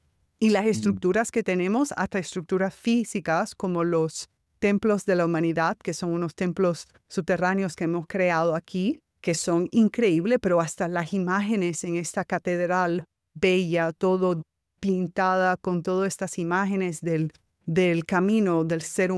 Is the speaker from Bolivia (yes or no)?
no; United States; also born or lived in Cuba / Spain; yo, que soy cubana y que obviamente tengo un español muy diferente porque me crié más que nada en los Estados Unidos y también viví en España.